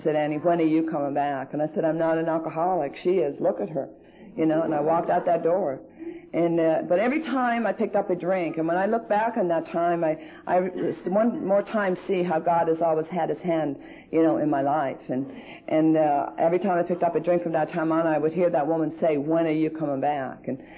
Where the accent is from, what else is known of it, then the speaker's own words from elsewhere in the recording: Ireland; And I said, well, I'm Irish, and people just start saying that.